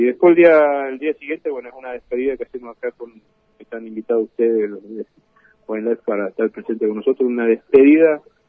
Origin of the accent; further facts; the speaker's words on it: Mendoza, Argentina; soy mendocino, pero soy mendocino a muerte. Entonces, todo lo que sea para defender mi provincia.